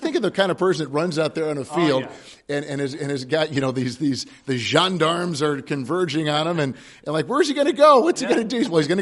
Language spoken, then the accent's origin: English; Kansas City, United States; I'm from Kansas City. I grew up a big Broncos fan and the Chiefs fan.